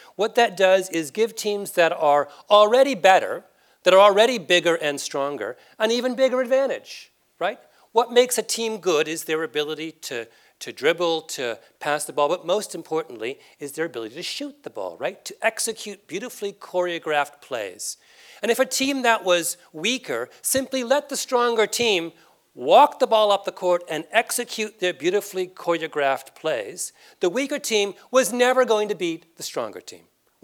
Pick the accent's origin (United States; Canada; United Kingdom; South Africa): Canada; I'm Canadian, and this is one of those days that gives Canadians such as myself a sense of moral superiority.